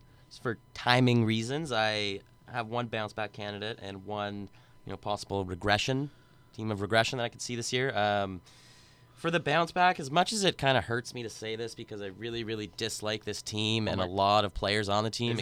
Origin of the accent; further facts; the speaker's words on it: Ontario, Canada; I look at a team like my hometown team, Sens.